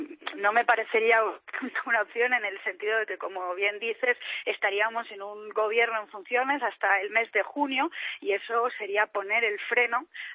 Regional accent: Catalonia, Spain; lo mismo que está sucediendo en Cataluña, de donde yo soy

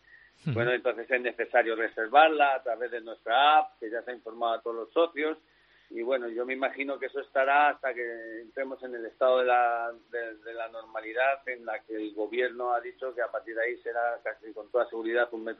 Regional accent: Madrid, Community of Madrid, Spain; Tener en cuenta que yo soy de Madrid, por lo tanto llevo 15 días de retraso con respecto a vosotros.

